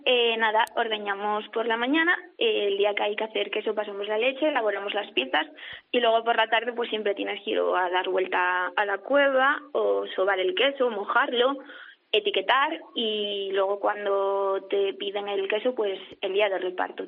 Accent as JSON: {"language": "Spanish", "town": "Cabrales", "region": "Asturias", "country": "Spain", "said": "yo por ejemplo, ya te digo, soy de Cabrales"}